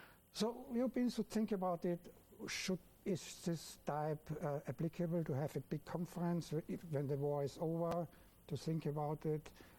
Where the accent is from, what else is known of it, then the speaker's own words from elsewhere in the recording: Vienna, Austria; English is a second language; So one is because I'm coming from Vienna. We had the Vienna Congress of 1815.